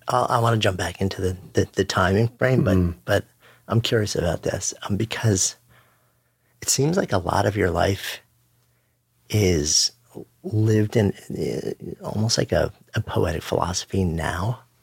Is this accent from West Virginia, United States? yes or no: no; New York, United States; So I'm a Long Island boy. I grew up in Washington.